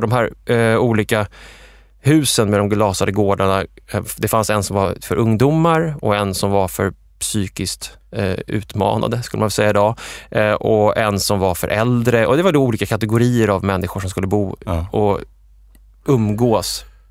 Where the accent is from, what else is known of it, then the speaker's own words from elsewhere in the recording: Linköping, Östergötland, Sweden; som jag minns från min uppväxt i Linköping på 80-talet